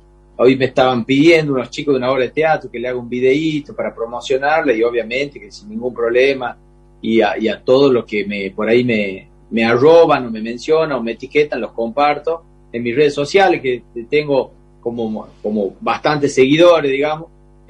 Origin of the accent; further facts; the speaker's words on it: Famaillá, Tucumán, Argentina; yo creo que por ahí viene el humor del apodo en mi pueblo, en Famaillá.